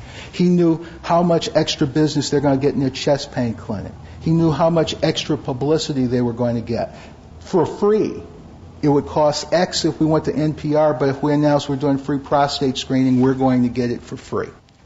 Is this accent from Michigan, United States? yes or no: yes; Detroit, Michigan, United States; You know, I'm from Detroit. I'm a little slow.